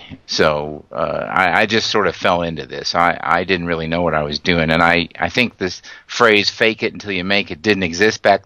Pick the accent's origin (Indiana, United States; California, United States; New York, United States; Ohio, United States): Indiana, United States; Indianapolis; I grew up in Indianapolis, Indiana.